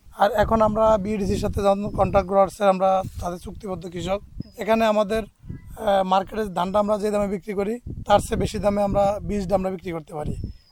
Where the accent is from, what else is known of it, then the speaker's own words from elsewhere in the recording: Aminabad, Bangladesh; আমার বাড়ি আমিনাবাদে 3 নং ওয়ার্ডে।